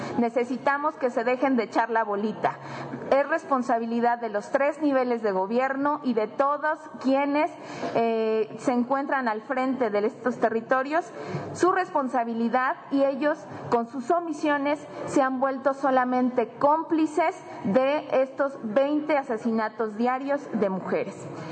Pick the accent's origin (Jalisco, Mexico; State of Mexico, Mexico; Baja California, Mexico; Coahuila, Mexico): State of Mexico, Mexico; Ecatepec de Morelos; 11 municipios del Estado de México, uno de ellos de donde yo vengo, Ecatepec de Morelos